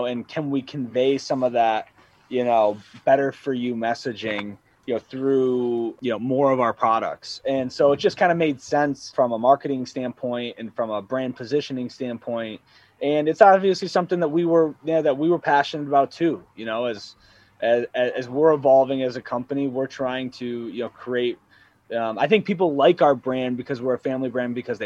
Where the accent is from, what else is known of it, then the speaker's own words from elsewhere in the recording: Armada, Michigan, United States; Growing up in Armada, you know, I'm a Busch Light, Bud Light guy, drinker.